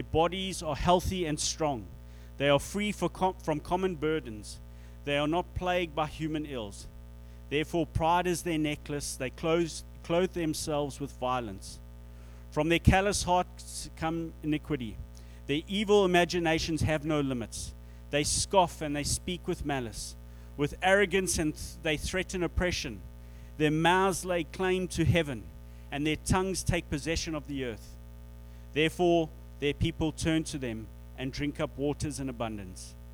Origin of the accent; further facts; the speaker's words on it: Canada; growing up in Canada, it's not something you see all that often.